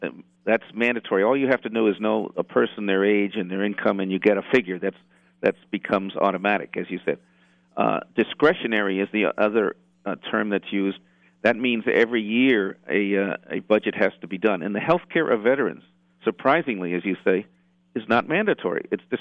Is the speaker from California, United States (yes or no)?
yes; San Diego, California, United States; I know in my hometown of San Diego, many of the veterans are registered Republican